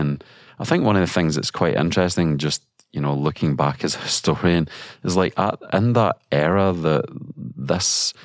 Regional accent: Scotland, United Kingdom; being a Scot

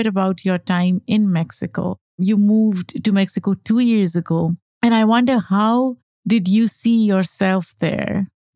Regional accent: Pakistan; first language Pashto; English is a second language; I grew up in Pakistan. I speak 5 languages.

